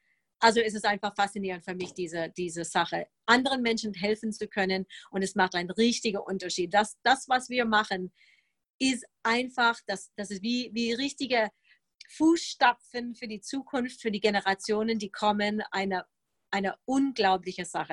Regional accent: United States; German is a second language; ich sage mal auf mein gut Deutsch als Amerikanerin

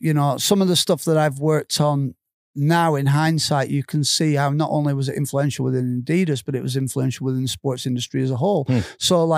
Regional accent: Darwen, North West England, United Kingdom; I was born in Bull Hill Hospital in Darwin in 1969.

